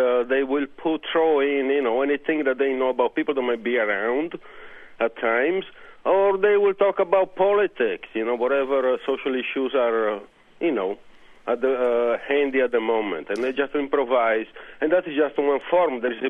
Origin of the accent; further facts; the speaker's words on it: Sardinia, Italy; now in United States; Well, I come from Sardinia. You know, it's the island of Italy, between Italy and Spain. And we have our own language there. It's not Italian.